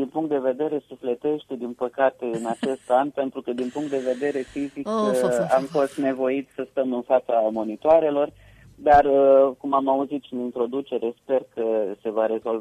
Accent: Iași, Iași County, Romania; și cu mine de la Iași, reprezentantul Iașului în această construcție.

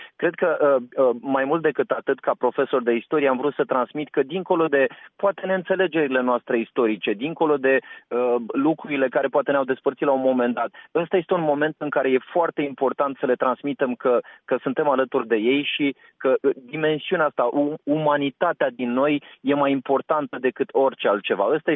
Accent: Moldavia, Romania; Eu sunt moldovean și sunt mândru de asta și vă fac o mărturisire. Așa. În orele mele de istorie, da, mă trezesc uneori când mă ia pe mine valul și povestitul că revin la accentul meu natural

